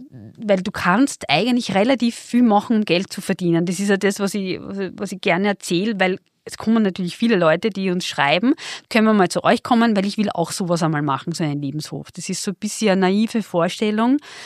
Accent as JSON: {"language": "German", "region": "Vienna", "country": "Austria", "said": "ich als Wiener"}